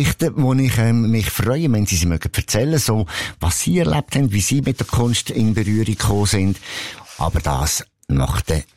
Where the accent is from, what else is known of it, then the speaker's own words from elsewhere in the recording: Lucerne, Switzerland; so wie ich als Kind in Luzern